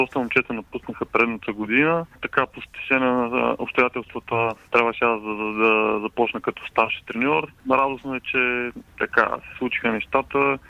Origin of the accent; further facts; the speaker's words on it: Burgas, Burgas Province, Bulgaria; Нефтохимик винаги ми е било на сърце, все пак съм си бургазлия.